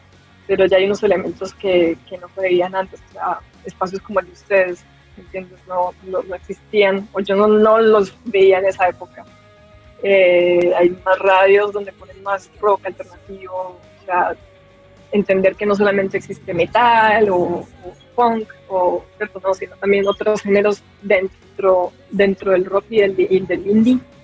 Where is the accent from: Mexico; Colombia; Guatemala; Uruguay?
Colombia; Medellín, Antioquia; pues tengo familia en Bogotá, pero crecí más en Medellín.